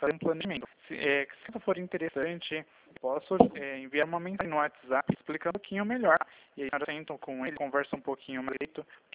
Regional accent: Sorocaba, São Paulo, Brazil; Eu sou de Sorocaba.

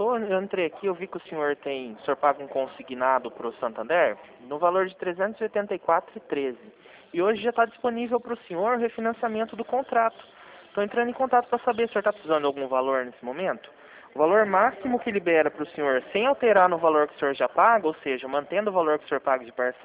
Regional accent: Itapira, São Paulo, Brazil; eu trabalho aqui no Iguaçu, mas eu sou de Itapira também.

